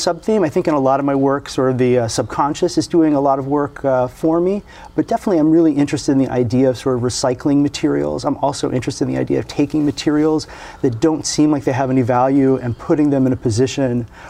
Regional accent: Aruba; also born or lived in Miami / New Jersey; Well, I grew up in Aruba and then lived in Miami and New Jersey.

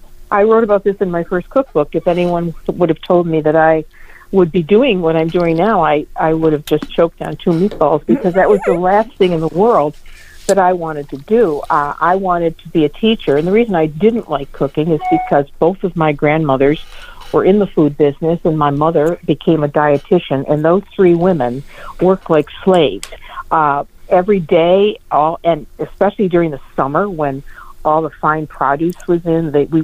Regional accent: Depew, New York, United States; also born or lived in Buffalo; Yes, well, I was born in Buffalo at Millard Fillmore Hospital, and I grew up in Depew, New York.

